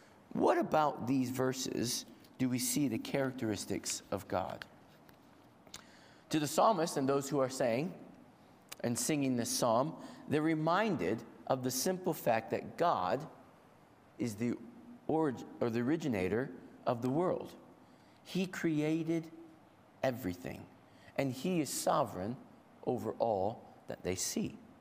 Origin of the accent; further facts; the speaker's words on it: United States; Over the years, I've had the opportunity growing up in America to drive through, in, and around various mountains in the East Coast of America.